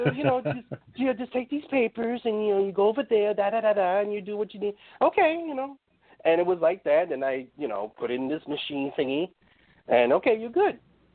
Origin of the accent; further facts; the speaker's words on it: New York City, New York, United States; By the way, anybody doesn't know, I'm from New York City.